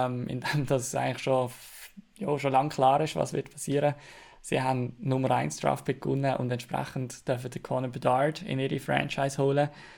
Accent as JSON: {"language": "German", "country": "Switzerland", "said": "wo wir als Schweizer natürlich ja, sehr spannend und sehr genau verfolgen"}